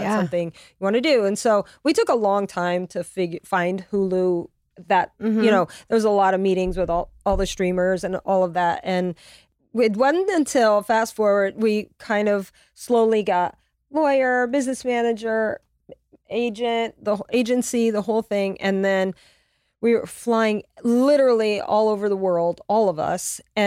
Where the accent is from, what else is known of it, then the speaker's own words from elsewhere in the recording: Louisiana, United States; now in Connecticut, United States; we were living in Connecticut. That's where the girls grew up. But I'm from Louisiana.